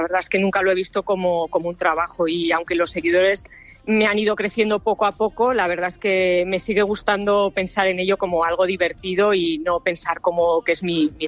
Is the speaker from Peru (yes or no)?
no; Benidorm, Valencian Community, Spain; also born or lived in Vitoria; nací en Vitoria, pero desde muy pequeña nos trasladamos a vivir a nuestro Benidorm, que tanto nos gusta y tanto queremos.